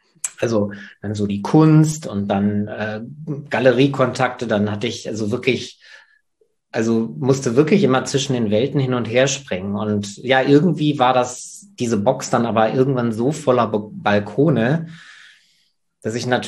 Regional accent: North Rhine-Westphalia, Germany; ich bin im Sauerland aufgewachsen. Da ist alles sehr traditionell

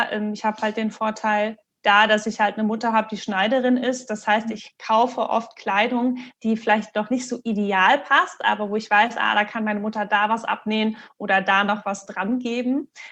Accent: Marburg, Hesse, Germany; Ich bin ja in Marburg aufgewachsen, also auf dem Dorf. Und dann ging es quasi zur weiterführenden Schule in die Stadt.

